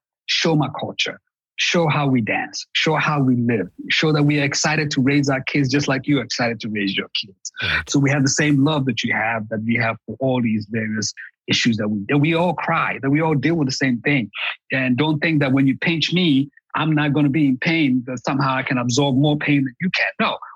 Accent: Ghana; when I was a kid growing up in Ghana, I felt like I was bullied to think that I was ugly.

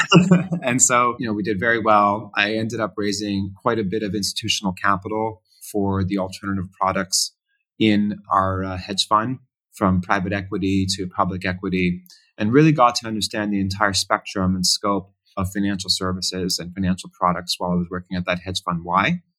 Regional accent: Canada; I'm a Canadian. I was born and raised in Canada. My father is from Nazareth. My mother is French-Canadian. And my parents met in Canada. I went to university in England and Oxford, and then I went to Columbia Law School.

